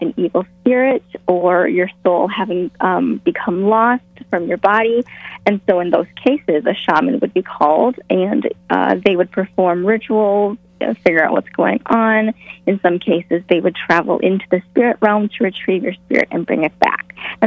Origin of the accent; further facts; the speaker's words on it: Wisconsin, United States; because I'm from Wisconsin.